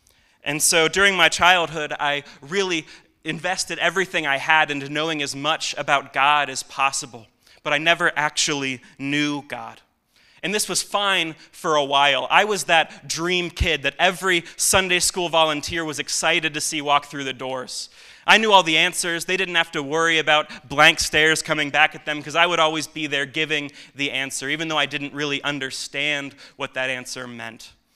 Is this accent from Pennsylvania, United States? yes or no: yes; Pittsburgh, Pennsylvania, United States; also born or lived in Carlisle; I was born in Carlisle, Pennsylvania, to a Christian home, and then we moved to Pittsburgh in 1999 and started attending a church in the North Hills where we attended faithfully two or three times a week as I was growing up.